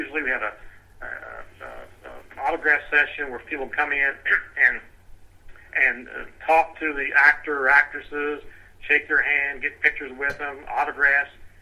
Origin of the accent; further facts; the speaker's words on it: Oak Hill, West Virginia, United States; when I was growing up in Oak Hill, West Virginia, I used to work at a place called Fayette Airport in Fayetteville, West Virginia, while I was going to high school.